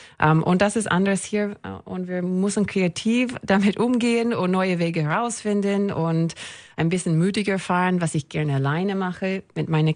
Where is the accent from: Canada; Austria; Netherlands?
Canada; Calgary, Alberta; Wenn ich aber an meine Heimatstadt Calgary in Kanada denke, ist das viel schwieriger.